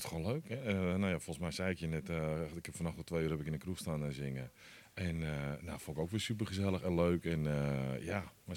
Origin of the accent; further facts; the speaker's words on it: Amsterdam, North Holland, Netherlands; also born or lived in Purmerend; now in Haarlem, Netherlands; Ja, ik kom uit Amsterdam officieel en later Purmerend, nou, overal Haarlem nu.